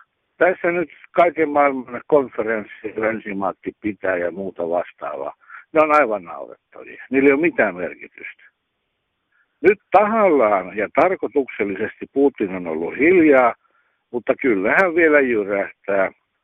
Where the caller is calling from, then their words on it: Jyväskylä, Central Finland, Finland; also born or lived in Kymenlaakso; Jyväskylästä soittelee. Hei kaikille. Piipasin tuolla entisillä kotiseuduillani Kakkois-Suomessa